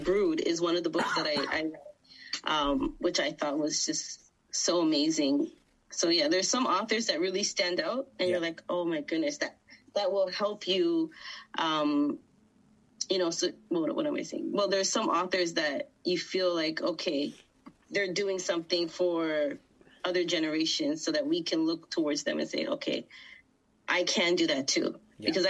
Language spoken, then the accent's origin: English; Canada; I'm Canadian, but my background is West Indian.